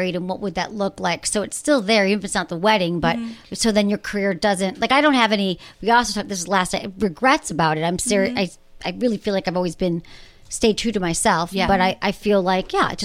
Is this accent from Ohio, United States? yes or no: no; Michigan, United States; I'm from Michigan, right.